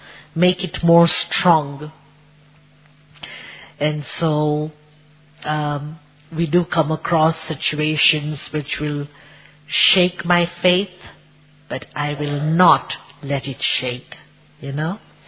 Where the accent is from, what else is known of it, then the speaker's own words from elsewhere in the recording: Zimbabwe; also born or lived in Zambia; now in Kenya; I was born in Zambia, those who know Africa. I was brought up in Zimbabwe, and I'm living in Kenya since last 29 years.